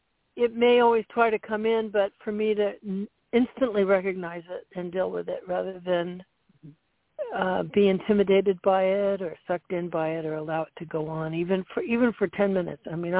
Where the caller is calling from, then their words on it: Florida, United States; I'm calling in from Central Florida.